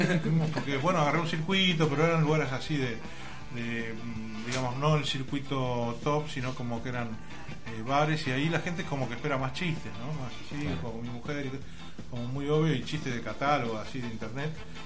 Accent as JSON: {"language": "Spanish", "country": "Uruguay", "said": "Soy uruguayo y francés."}